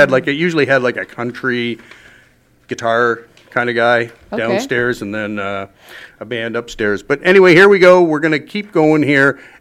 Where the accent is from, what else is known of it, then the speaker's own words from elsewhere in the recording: London, Ontario, Canada; my hometown. And let me tell you, growing up in London, Ontario, back in the 70s